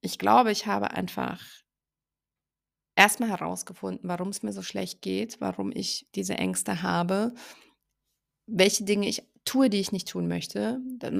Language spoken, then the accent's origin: German; Munich, Bavaria, Germany; ich bin ja aus München